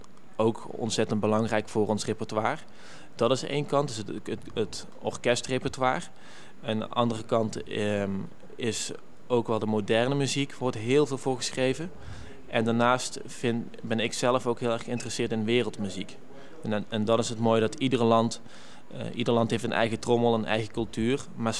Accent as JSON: {"language": "Dutch", "country": "Netherlands", "tie": "born there", "said": "ik ben in Nederland geboren."}